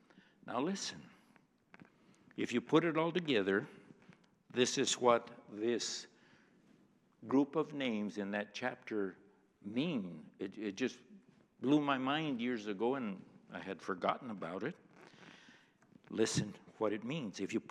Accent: United States; They didn't pick me as some as a Yankee.

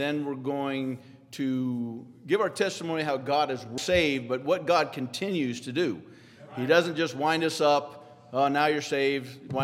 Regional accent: Nebraska, United States; But we all from Nebraska, different routes to meet him. I grew up in Western Nebraska, used to be, and my mom, we went to the Methodist church.

